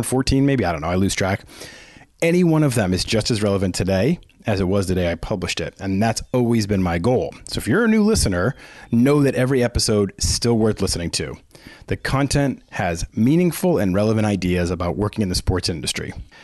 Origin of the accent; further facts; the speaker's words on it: Boston, Massachusetts, United States; As most of you know, I am from Boston. Been a Patriots, Celtics, Bruins, and Red Sox fan for life.